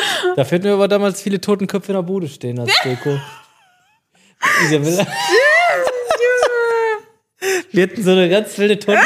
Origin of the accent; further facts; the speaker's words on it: Germany; ich bin Deutscher